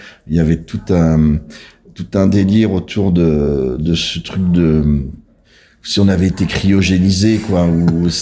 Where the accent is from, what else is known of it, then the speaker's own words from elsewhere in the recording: Paris, Île-de-France, France; on est parisien, français, avec nos origines différentes